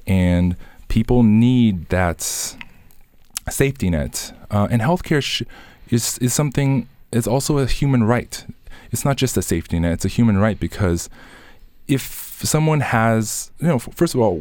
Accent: Pennsylvania, United States; also born or lived in China; Well, I grew up in Cumberland County, elementary, middle, high school. I'm a Chinese immigrant, but I am a product of Pennsylvania public education.

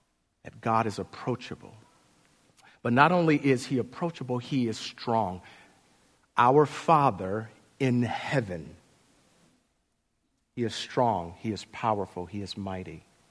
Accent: Chicago, Illinois, United States; because I'm from Chicago

